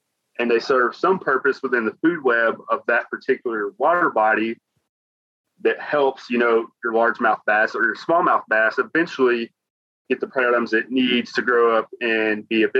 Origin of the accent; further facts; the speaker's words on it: Arkansas, United States; And I would eventually love to retire here. One, because I'm in my home state.